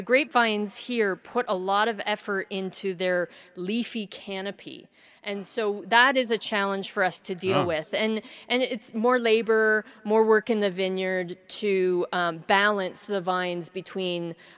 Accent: Niagara, Ontario, Canada; Actually, it's my hometown where ice wine is produced in Canada, in Niagara.

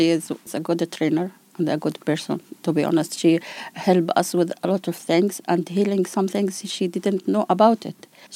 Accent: Yemen; English is a second language; I'm from Yemen, Arabic country.

